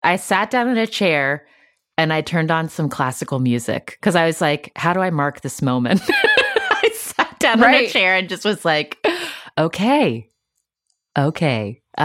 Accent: West Virginia, United States; I grew up in West Virginia. My parents were both in medicine.

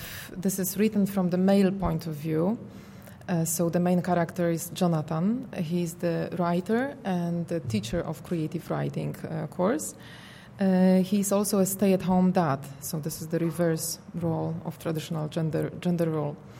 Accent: Poland; accent: Polish; English is a second language; so I'm not going to spoil this effect by my reading it with my incurable Polish accent.

